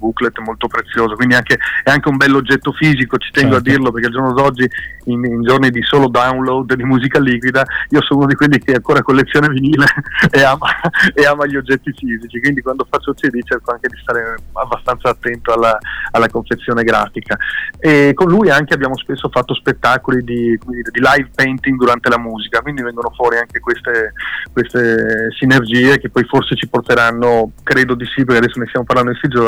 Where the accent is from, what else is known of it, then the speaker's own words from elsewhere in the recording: Venice, Veneto, Italy; Io sono di Venezia, quindi sì, Marghera è il nostro scenario post-industriale